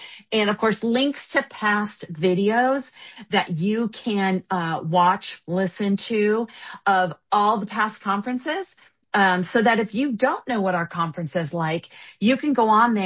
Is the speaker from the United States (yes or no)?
yes; San Diego, California, United States; I'll just say that because my hometown's San Diego